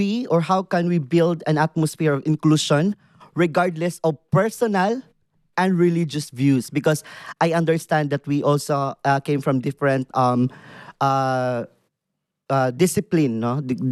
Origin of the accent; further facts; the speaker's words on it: Philippines; English is a second language; I grew up in the Philippines. We having these traditions, like, my father is a Muslim, and my mother is a Christian, and my grandmother is a Babylon.